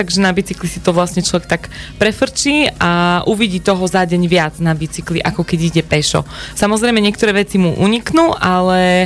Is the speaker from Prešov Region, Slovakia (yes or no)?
yes; Osnina, Prešov Region, Slovakia; keď som sa vrátila po vysokej škole naspäť na východ, do Osniny, do miesta, odkiaľ pochádzam